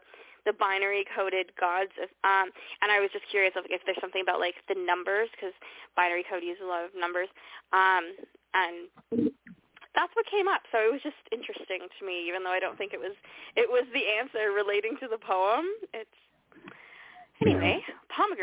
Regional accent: Canada; You know, I'm Canadian.

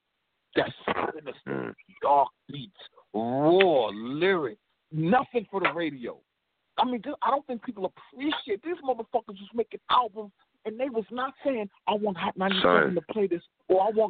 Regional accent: Brooklyn, New York, United States; I'm a New Yorker, but I'm from Brooklyn, so I didn't know about Queensbridge. I didn't live in Queensbridge

